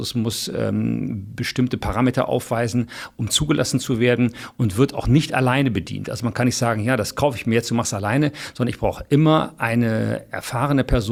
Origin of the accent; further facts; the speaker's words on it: Cologne, North Rhine-Westphalia, Germany; Ich als Kölner kenne die schon aus Studientagen.